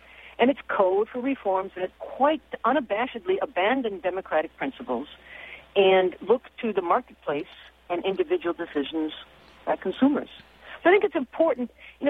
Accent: Milwaukee, Wisconsin, United States; And, you know, when I tell people I'm from Milwaukee, I sometimes notice a vague look in their eye, like, Milwaukee, where's that, Minnesota?

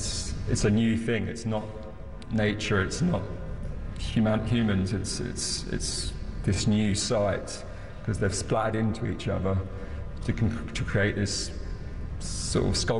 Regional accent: England, United Kingdom; also born or lived in Australia; I grew up in Australia and England, backwards and forwards. And when I returned to England to live fully when I was about 14

